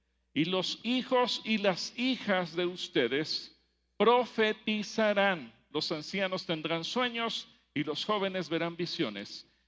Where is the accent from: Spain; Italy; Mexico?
Mexico; el problema es nuestro como mexicanos, porque Dios nos bendice, somos un país bendecido con lluvia